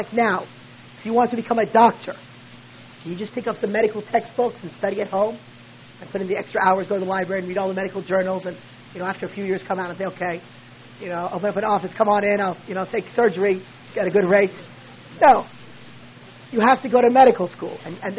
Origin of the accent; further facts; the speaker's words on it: United States; born there